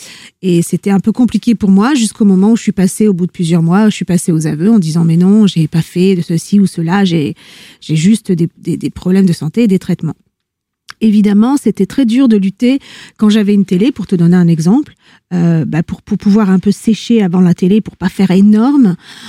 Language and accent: French; Italy; que j'écoutais dans mon enfance en Italie avec ma famille.